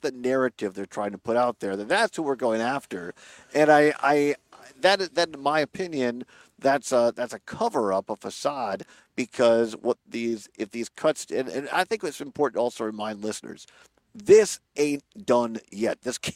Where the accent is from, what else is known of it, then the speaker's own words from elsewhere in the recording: Richland Center, Wisconsin, United States; I mean, I grew up in Southwest Wisconsin, a rural area in Richland Center.